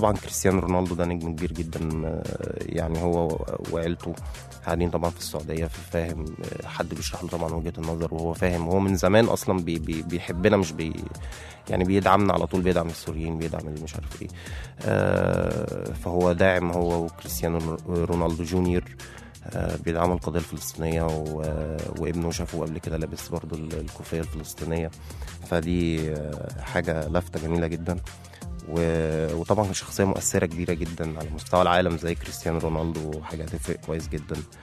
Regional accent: Egypt; هي احنا احلى حاجه فينا كمصريين

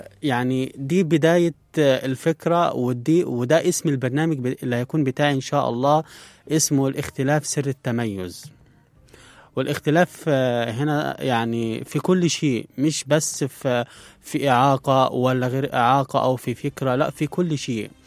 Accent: Upper Egypt, Egypt; now in Cairo, Egypt; 31 سنة، حاليا من سكان القاهرة، ولكن أنا مولود في الصعيد وتربيت في الصعيد

